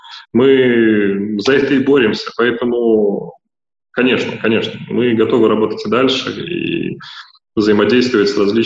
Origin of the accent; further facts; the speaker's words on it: Belarus; я очень горд за то, что я белорус.